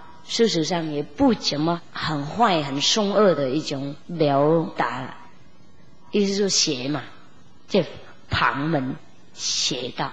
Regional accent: Vietnam; Chinese is a second language; 我们越南人又更严肃啊

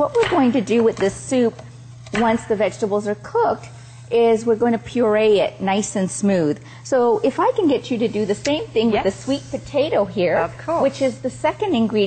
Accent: Toronto, Ontario, Canada; We're from Toronto, Canada, from the Toronto Vegetarian Association

